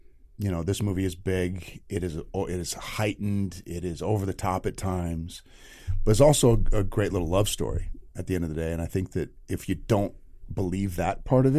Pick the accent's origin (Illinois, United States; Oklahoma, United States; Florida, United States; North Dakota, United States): North Dakota, United States; Minot; I'm from Minot, which is like on the other side of the state.